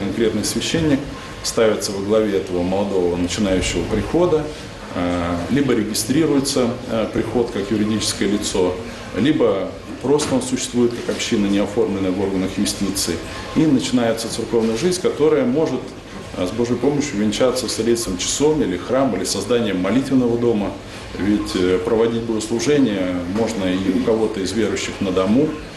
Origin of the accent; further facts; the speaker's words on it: Skopin, Ryazan Oblast, Russia; born there; Я родился в Рязанской области, в небольшом городе Скопин.